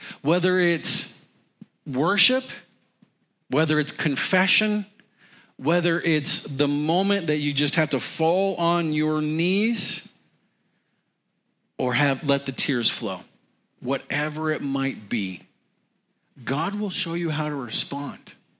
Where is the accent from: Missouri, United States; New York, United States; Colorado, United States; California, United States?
Colorado, United States; I grew up in Colorado. I can handle this.